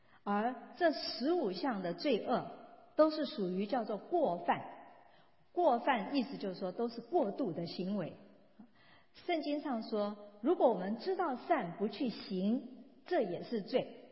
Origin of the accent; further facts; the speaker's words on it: China; 还有我们中国人譬如说招亡魂、占卜、算命、风水、紫微斗数